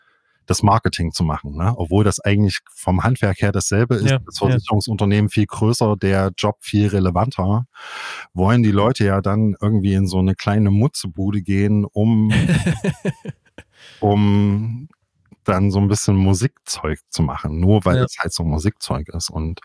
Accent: Jena, Thuringia, Germany; Ich bin in Jena aufgewachsen, zur Schule gegangen, habe dort Abi gemacht. Und bin dann weg, das ist eine schöne Stadt, aber halt mit so 100.000 Einwohnern in einem Talkessel gelegen

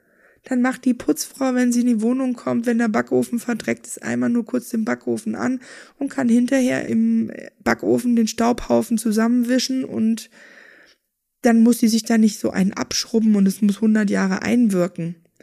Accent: Bavaria, Germany; Bei uns in Bayern brauchst du natürlich ein gescheites Bierglas, du brauchst ein Weizenglas.

